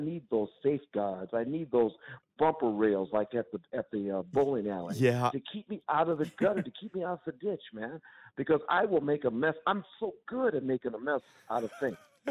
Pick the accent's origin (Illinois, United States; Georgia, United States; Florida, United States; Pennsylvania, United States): Illinois, United States; Chicago; now in Aurora, United States; We moved, so now